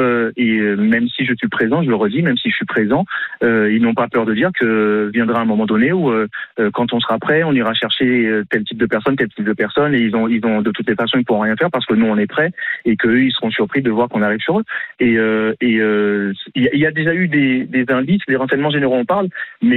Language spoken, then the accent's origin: French; Martinique; Oui, je suis martiniquais donc noir de peau.